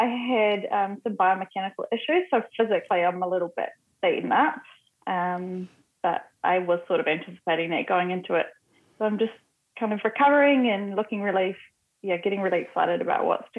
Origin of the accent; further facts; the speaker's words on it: Whanganui, Manawatū-Whanganui, New Zealand; also born or lived in South Island; I was born in the South Island, and we relocated here when I was 10, so I've been here for quite a while, but the South Island's still definitely home.